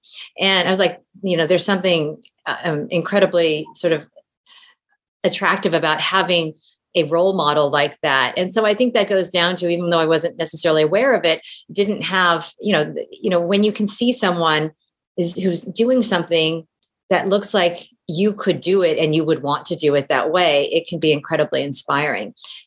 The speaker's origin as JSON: {"language": "English", "town": "San Jose", "region": "California", "country": "United States", "tie": "born or raised there", "said": "I grew up mostly in the Bay Area in San Jose, went to public school in San Jose."}